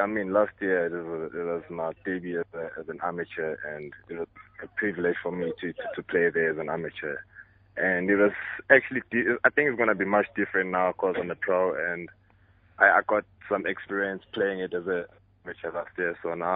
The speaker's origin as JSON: {"language": "English", "town": "Soweto", "region": "Gauteng", "country": "South Africa", "tie": "born or raised there", "said": "I'm based in Soweto, so most of my life it's here in Joburg."}